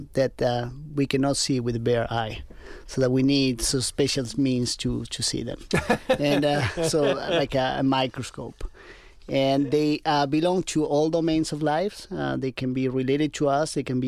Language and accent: English; Argentina; Well, I am originally from Argentina